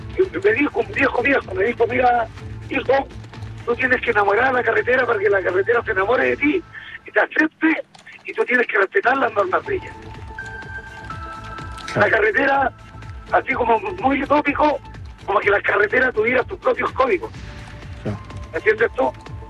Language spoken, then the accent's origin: Spanish; Cauquenes, Maule, Chile; que trabajo yo con los días viernes, yo soy de Cauquenes.